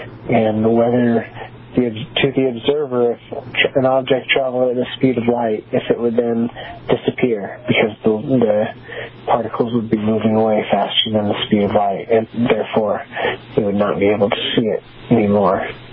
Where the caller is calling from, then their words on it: Salt Lake City, Utah, United States; from Salt Lake City.